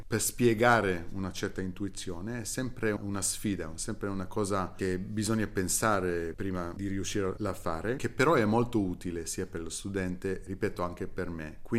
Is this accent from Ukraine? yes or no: no; Beersheba, Southern District, Israel; Io mi sono cresciuto a Beersheva, che è una città non molto grande, a sud di Israele, quindi abbastanza provinciale.